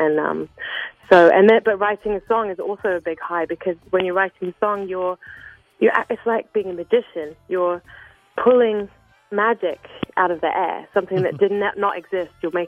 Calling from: Connecticut, United States; I'm just outside New York in Connecticut.

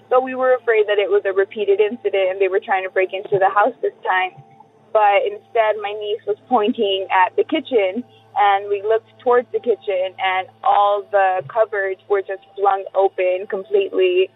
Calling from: Whittier, California, United States; and I'm calling from Whittier, California.

